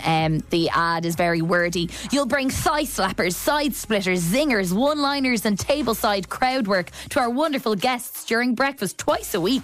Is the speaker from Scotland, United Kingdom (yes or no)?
yes; Scotland, United Kingdom; actually all Scottish here. I'm in Glasgow.